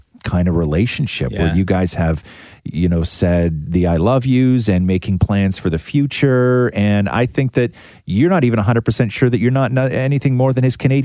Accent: United Kingdom; As we're British, she makes fun of me for pronouncing your name the way you say it

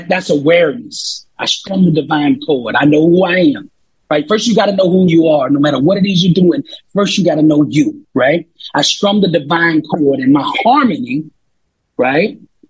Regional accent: Dallas, Texas, United States; now in Miami, United States; You know, it's totally different contrast from where I came from Dallas at that point to Miami, man.

